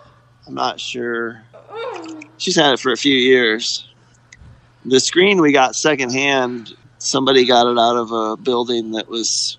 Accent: Staten Island, New York, United States; Like, I grew up in Staten Island.

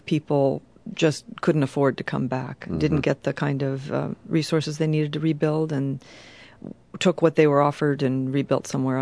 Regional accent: United States; that would surprise me as an American who had heard about New Orleans but never really gotten to know it.

